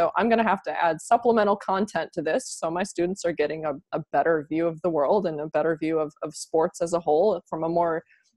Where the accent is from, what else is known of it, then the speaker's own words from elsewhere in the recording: Iowa, United States; I grew up in Iowa, so I'm actually a very odd choice to become a general manager of a pro soccer team coming from Iowa.